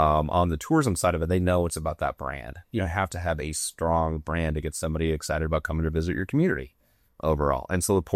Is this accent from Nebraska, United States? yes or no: yes; Nebraska, United States; And I'm born and raised in Nebraska.